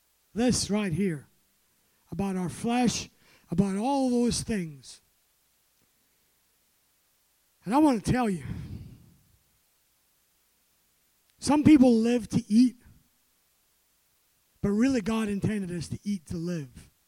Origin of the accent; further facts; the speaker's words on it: Scotland, United Kingdom; I'm Scottish. Bread and butter should go with every meal.